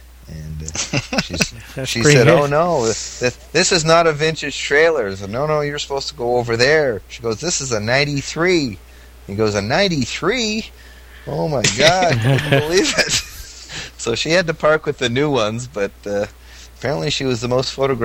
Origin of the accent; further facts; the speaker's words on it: Canada; Being Canadian, I've always been kidded from everybody about how cold it is in Canada.